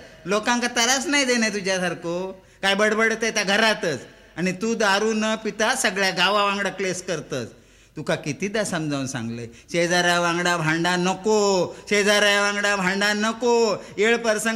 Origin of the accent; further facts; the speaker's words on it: Maharashtra, India; accent: Malvani; पण मंडळी आम्ही मालवणी लोक नुसते गाळी घालीत आणि भांडत राहून नाही. आमचं सिंधुदुर्ग जिल्हो म्हणजे कलावंताची खाण असा खाण.